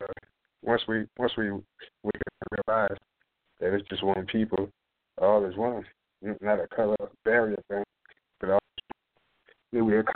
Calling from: Charleston, South Carolina, United States; I'm calling from South Carolina, the area of Charleston.

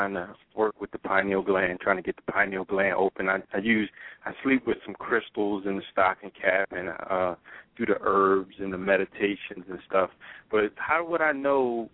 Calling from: Philadelphia, Pennsylvania, United States; I'm calling from Philly.

